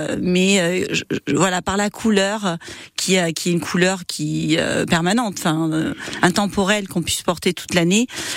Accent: Périgueux, Nouvelle-Aquitaine, France; Déjà, je suis native de Périgueux, donc je suis une enfant du pays.

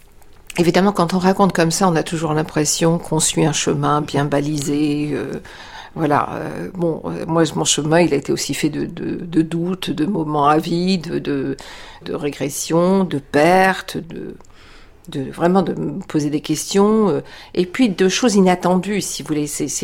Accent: France; il n'y a pas l'écart, ah, c'est les Américains et moi, je viens de la France.

